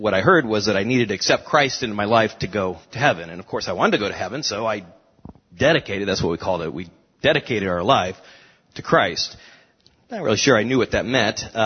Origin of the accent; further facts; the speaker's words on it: Anderson, United States; I was born and raised in Anderson. Our family attended a United Methodist church.